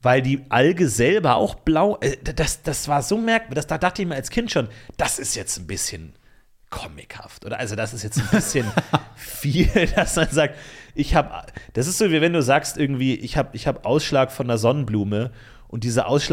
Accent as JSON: {"language": "German", "town": "Ebersberg", "region": "Bavaria", "country": "Germany", "tie": "born or raised there", "said": "In meiner Heimatstadt Ebersberg wurde ja über lange Jahre der Klostersee geschlossen"}